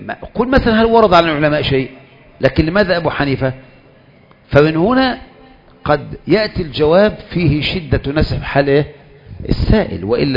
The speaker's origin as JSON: {"language": "Arabic", "country": "Egypt", "said": "دي فتوى عوام وليست فتوى علماء، مشهورة عندنا في مصر"}